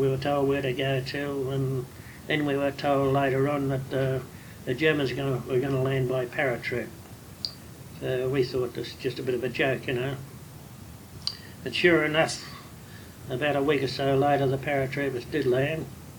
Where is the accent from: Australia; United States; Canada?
Australia; Mount Waverley, Victoria; born there; I was born in Mount Waverley